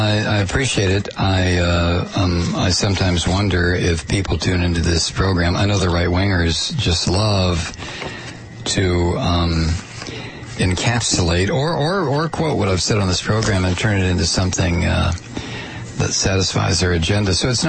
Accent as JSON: {"language": "English", "town": "Toledo", "region": "Ohio", "country": "United States", "tie": "born or raised there", "said": "Well, I grew up in Toledo, and we used to go to Detroit when we wanted to go to the big city."}